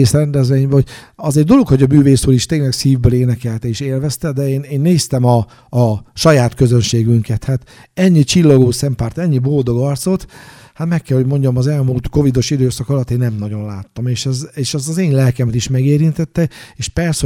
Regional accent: Nyíregyháza, Szabolcs-Szatmár-Bereg, Hungary; Én ugye tőzsgyekeres nyíregyháziként elég sokat járkálok, főleg gyalog így a belvárosba

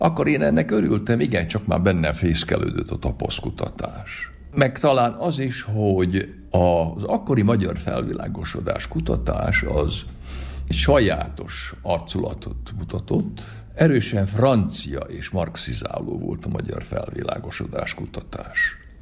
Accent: Hódmezővásárhely, Csongrád-Csanád, Hungary; ezt Vásárhelyen kaptam, mert ez szülővárosomban is számon tartanak

